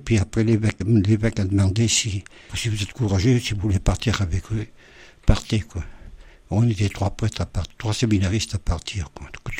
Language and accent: French; Champs-sur-l'Herbasse, Auvergne-Rhône-Alpes, France; Non, je suis originaire de Champs-sur-l'Herbasse, né dans une famille de parents agricoles.